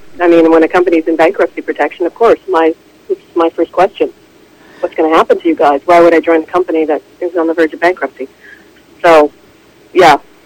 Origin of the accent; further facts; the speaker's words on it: Canada; to go in there as a Canadian and not as an American